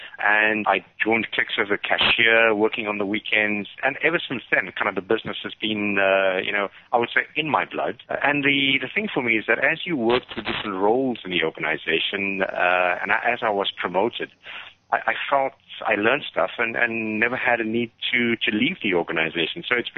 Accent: Chatswood, KwaZulu-Natal, South Africa; born there; I started in a store called Clicks Chatswood. It's a township that I was born in KZN

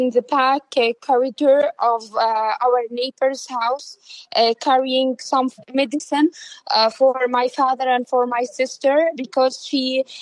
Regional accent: Gaza City, Gaza Strip, Palestine; I am from Sheikh Ridwan, specifically from Al-Jala. This is an area related with Jabalia area.

